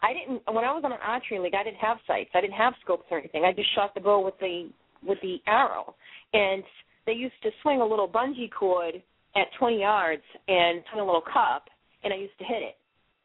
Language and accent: English; Boston, Massachusetts, United States; even though I'm from Boston, half my family's from Montana, and I think it's just some of the hunters thing that I have in my blood.